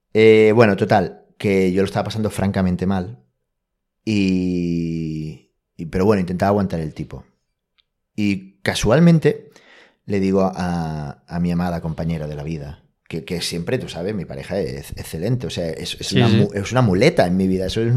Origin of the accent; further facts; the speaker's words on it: Balearic Islands, Spain; nosotros somos de Mallorca. ¿Vale? Para los que sean de fuera de España, nosotros estamos en una isla.